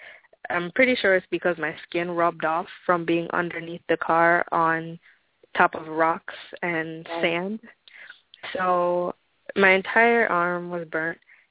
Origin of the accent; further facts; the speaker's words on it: Jamaica; I think I was five, and at the time I was in Jamaica. I'm originally from Jamaica.